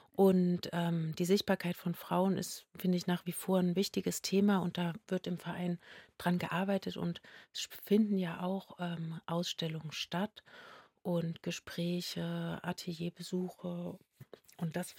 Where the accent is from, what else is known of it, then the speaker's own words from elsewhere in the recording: Leipzig, Saxony, Germany; Ja, ich bin ja aus Leipzig zugezogen